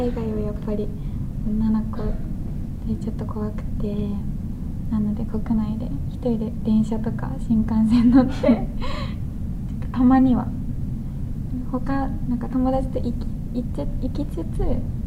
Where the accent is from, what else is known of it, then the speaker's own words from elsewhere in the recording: Tokyo, Japan; 2年生で、出身は東京です。